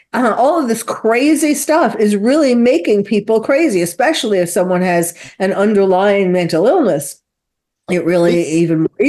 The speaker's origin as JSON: {"language": "English", "region": "New York", "country": "United States", "said": "I've been there many times. I'm originally from New York, and it's just not an impossible story."}